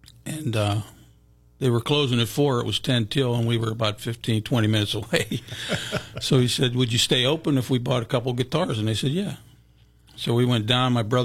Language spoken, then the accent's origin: English; Cheswick, Pennsylvania, United States; now in Springdale, United States; Well, I'm born and raised in Cheswick, Pennsylvania. Moved all the way to Springdale, about a half a mile away by the Crow. Been there for 36 years.